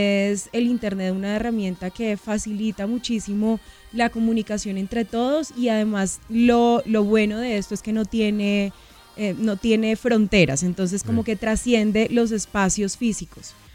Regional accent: Huila, Colombia; yo soy Opita

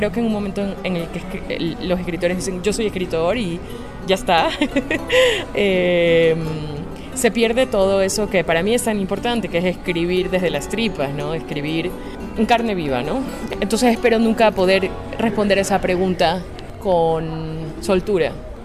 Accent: Ecuador; En Ecuador, por ejemplo, que es de donde yo soy

